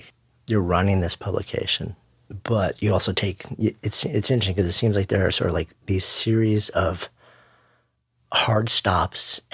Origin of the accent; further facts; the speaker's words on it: New York, United States; So I'm a Long Island boy. I grew up in Washington.